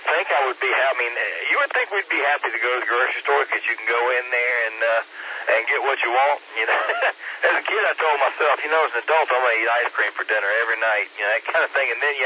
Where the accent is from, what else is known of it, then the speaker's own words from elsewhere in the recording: Greenville, South Carolina, United States; also born or lived in Charleston; I grew up in Greenville, but lived in Charleston down on the coast there for about 20 years, and that place is known as a party location